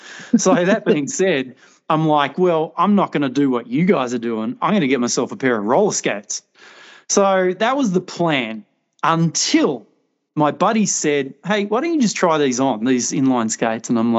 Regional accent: Tasmania, Australia; I love the fact that I grew up in Tassie.

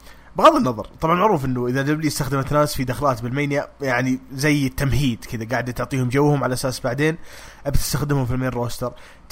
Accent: Saudi Arabia; عندنا في السعودية العمدة عمدة حي

